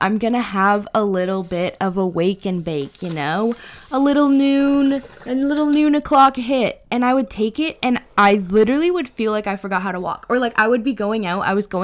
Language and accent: English; Canada; Listen, we are hardworking Canadian citizens, and we need to stay energized.